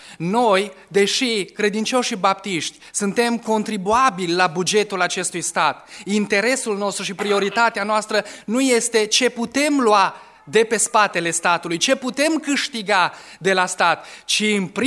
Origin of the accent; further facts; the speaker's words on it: Romania; Noi trăim în țara aceasta și suntem români și vrem să fim buni români.